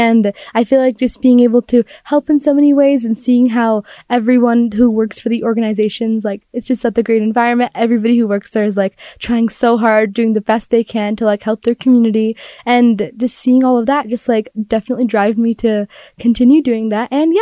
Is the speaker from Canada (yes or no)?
no; Utah, United States; I am born and raised in Utah. My family lives in the Murray area.